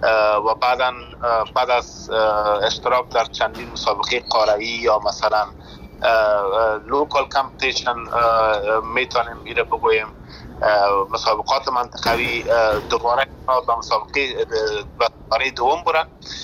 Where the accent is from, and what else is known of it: Afghanistan; born there